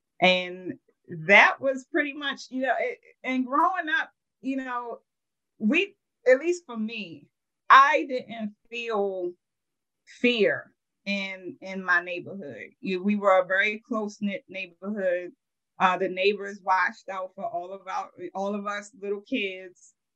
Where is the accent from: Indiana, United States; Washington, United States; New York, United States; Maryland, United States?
Maryland, United States; Baltimore; So, again, I love my city, you know, the Baltimore, born and raised in the Park Heights community, which, you know, when you hear in the media about the challenges that go on in Baltimore, that neighborhood absolutely is part of the challenge.